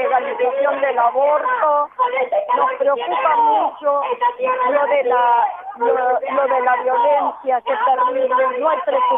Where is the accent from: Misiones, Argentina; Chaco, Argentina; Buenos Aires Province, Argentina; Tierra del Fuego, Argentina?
Buenos Aires Province, Argentina; Mar del Plata; Somos de Mar del Plata.